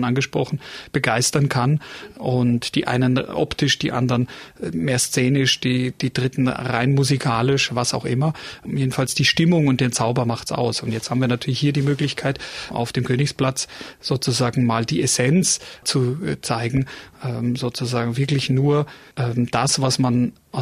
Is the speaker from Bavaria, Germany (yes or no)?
yes; Munich, Bavaria, Germany; Als Münchner ist man ja das Klima schon gewohnt